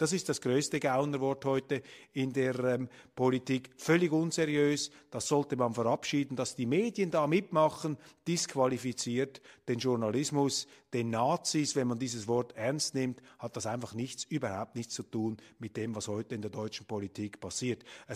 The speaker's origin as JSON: {"language": "German", "country": "Switzerland", "said": "Als Schweizer maße ich mir da keine Urteile an."}